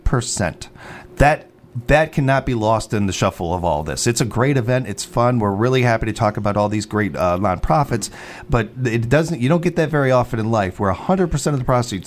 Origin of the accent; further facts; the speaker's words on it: Chicago, Illinois, United States; also born or lived in Wisconsin; But as a Chicagoan, as a lifelong friend of that team and lover of that team, somebody who spent over 20 years in the, you know, Packer country and everything